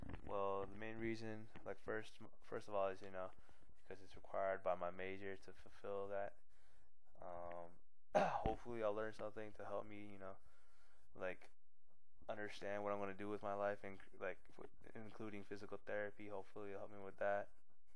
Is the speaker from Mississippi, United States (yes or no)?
no; Benicia, California, United States; also born or lived in San Jose, United States; I'm from Benicia, California. That's in the Bay Area. It's about 45 minutes away from San Francisco. It's right next to Vallejo. I was actually born in San Jose, so people most likely will know where that is instead of Benicia.